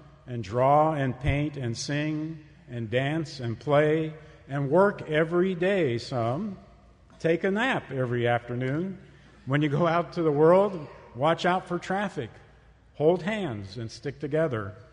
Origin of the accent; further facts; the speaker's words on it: Texas, United States; also born or lived in California; I actually grew up in Texas. I am a Texan, but from a personal perspective, I feel I have some ties to California